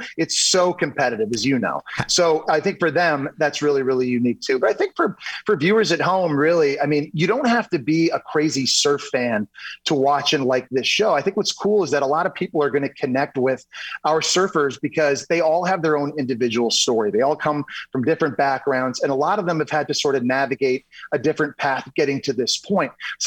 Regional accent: Canada; I think like my childhood growing up and people, you know, being Canadian, Wayne Gretzky and then Michael Jordan

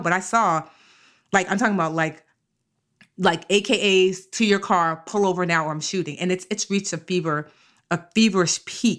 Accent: Nigeria; So y'all know I'm Nigerian. Whoop, whoop. Ibo Kwenu.

